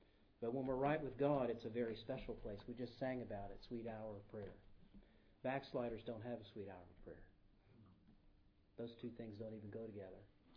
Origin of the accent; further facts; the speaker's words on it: United States; You know, I know when I grew up in America, it's like, we're going to have a revival meeting.